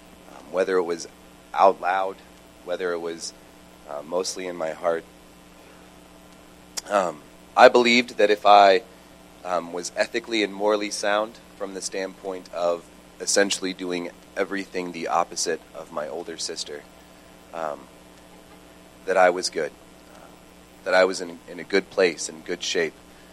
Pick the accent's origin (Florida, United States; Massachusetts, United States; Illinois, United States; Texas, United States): Texas, United States; Carrollton; I took a residency program in Denton, which is just north of where I grew up in Carrollton.